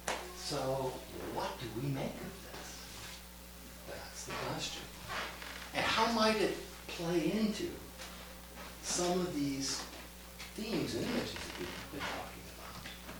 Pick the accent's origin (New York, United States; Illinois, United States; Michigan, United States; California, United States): Illinois, United States; Chicago; drive those ashes from Florida to Chicago, which is my hometown